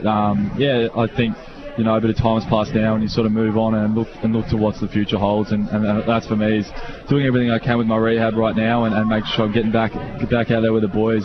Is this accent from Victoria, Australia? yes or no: yes; Geelong, Victoria, Australia; I grew up in Geelong, so I was a bit of a Geelong supporter